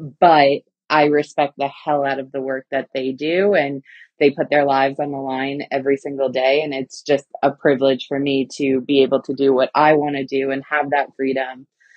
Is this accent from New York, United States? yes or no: yes; Brooklyn, New York, United States; Well, I'm a very proud Brooklynite. So I grew up here in the five boroughs. I grew up in South Brooklyn. Funny enough, I've lived in three of the five boroughs.